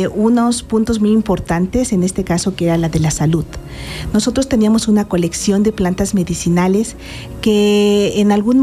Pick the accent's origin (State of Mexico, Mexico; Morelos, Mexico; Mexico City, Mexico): Morelos, Mexico; Yautepec; en Yautepec y tenemos ahí ya unos años. Estamos ahí desde el 2003. Bueno, yo soy originaria de Yautepec.